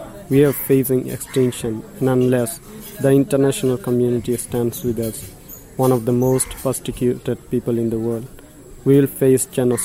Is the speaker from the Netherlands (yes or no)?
no; Rakhine State, Myanmar; For all my life, all 24 years of it, I have been a prisoner in this open-air jail you know as Rakhine State. I was born in Myanmar, as were my parents, but my citizenship was snatched away before I was even conceived.